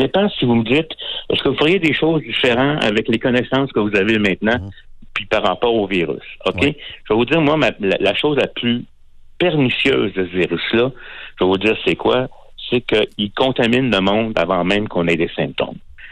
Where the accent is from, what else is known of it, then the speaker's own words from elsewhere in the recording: Quebec, Canada; Si on regarde qu'est-ce qui s'est passé chez nous au Québec